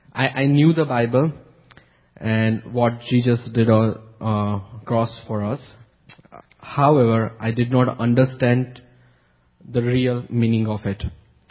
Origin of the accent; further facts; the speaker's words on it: India; now in Canada; I'm from India. And I came to Canada in 2014. I was born and brought up in a Christian family.